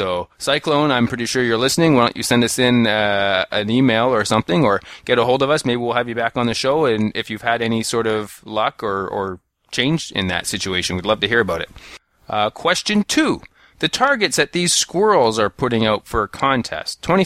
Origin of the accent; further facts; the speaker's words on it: Canada; I'm apologizing on behalf of a Canadian as a Canadian.